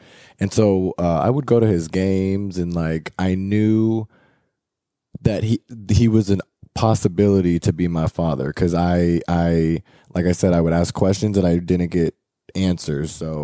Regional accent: San Jose, California, United States; also born or lived in Sacramento; So San Jose is more so like Asians and Mexicans. You got your whites and your blacks as well, but it's more so like that diverse.

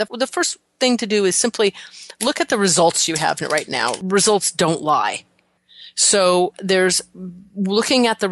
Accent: Colorado, United States; I'm from Colorado. I've seen plenty of dirt roads.

